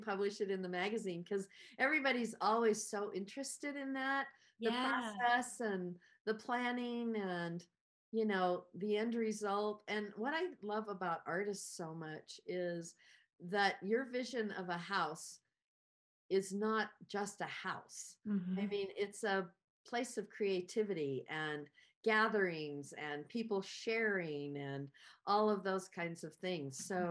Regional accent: Ogden, Utah, United States; I mean, I was born and raised in Ogden, Utah, because I'm too afraid to go very far away.

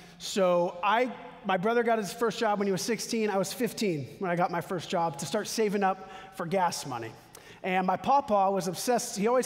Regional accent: Texas, United States; and I grew up with brothers in Texas, and my older brother and I shared our first car.

